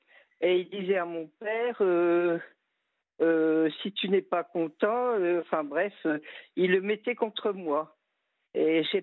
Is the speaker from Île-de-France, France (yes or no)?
no; Hauts-de-France, France; Alors moi je suis native des Flandres françaises.